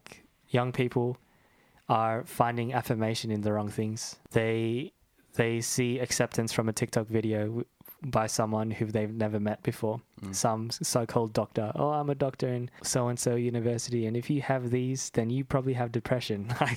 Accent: Philippines; being Asian, being Filipino

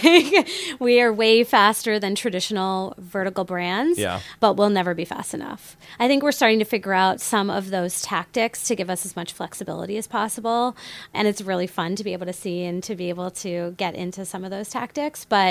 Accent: Massachusetts, United States; while I grew up on Cape Cod and it is coastal

